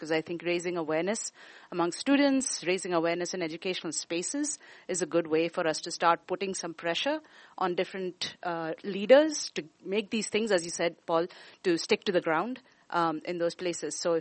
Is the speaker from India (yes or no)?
yes; India; I'm well acquainted with Swati. I'm from India. I come from the Dalit community